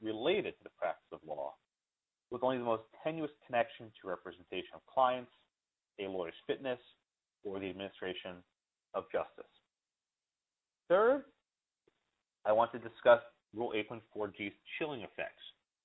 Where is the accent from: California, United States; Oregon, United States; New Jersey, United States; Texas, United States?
Texas, United States; The Texas Attorney General for my home state, Ken Paxton